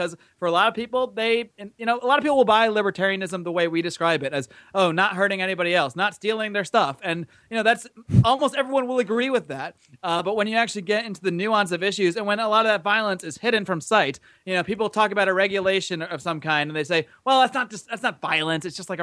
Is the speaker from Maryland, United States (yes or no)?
no; Connecticut, United States; But I grew up in Connecticut, not far from New York City, and I had spent a lot of time there.